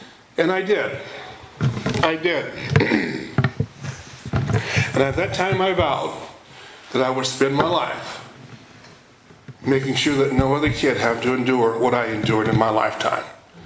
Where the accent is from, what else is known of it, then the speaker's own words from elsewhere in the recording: Fort Pierce, Florida, United States; And I arrived in Fort Pierce, my hometown, back there at, it was 12:21, Sunday afternoon.